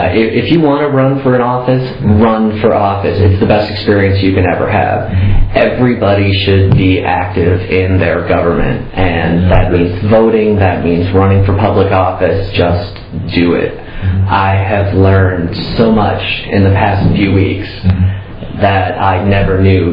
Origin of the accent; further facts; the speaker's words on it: Green Bay, Wisconsin, United States; now in Madison, United States; I was born and raised in Green Bay. I came to Madison in 89 to go to school at the university.